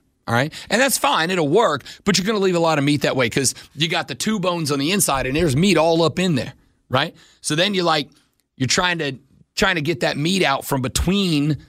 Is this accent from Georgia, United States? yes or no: yes; Pickens, Georgia, United States; also born or lived in Blue Ridge; But, I grew up in Pickens and Blue Ridge.